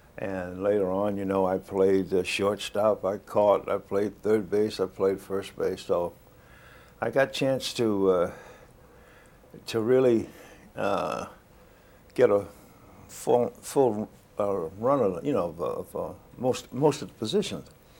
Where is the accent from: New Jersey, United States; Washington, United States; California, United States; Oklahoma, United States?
New Jersey, United States; Orange; also born or lived in Alabama; I was born in Alabama, raised in New Jersey, over there in the Orange, New Jersey. And when I came north, 1927, I think I was 8 years old.